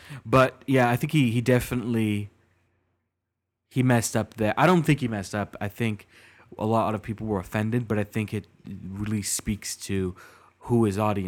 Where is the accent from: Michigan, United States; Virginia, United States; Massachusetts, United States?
Virginia, United States; I'm like, oh, I'm from Virginia. Where are you from?